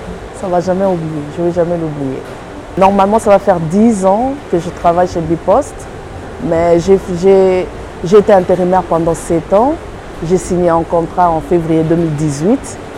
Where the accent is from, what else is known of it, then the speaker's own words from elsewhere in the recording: Senegal; also born or lived in Kinshasa; je suis congolaise, née à Kinshasa. Je viens du Sénégal en fait. Je suis seulement née à Kinshasa, mais j'ai grandi au Sénégal, toutes mes études au Sénégal. Et je me suis mariée au Sénégal et je suis arrivée ici le 11 septembre 2001.